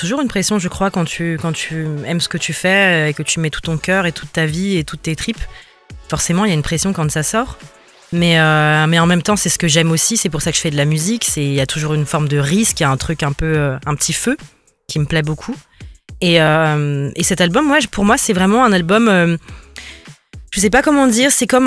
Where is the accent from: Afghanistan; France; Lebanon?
France; la musique aussi du Ghana, le pays de ma mère, et puis de la musique française, puisqu'on est français et qu'on vit en France.